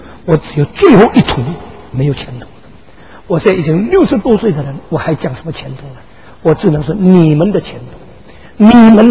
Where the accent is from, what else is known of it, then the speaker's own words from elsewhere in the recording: China; 所以希伯来文化那些懂旧约的人一听见耶稣讲这句话，跟我们中国人的回应是不一样的。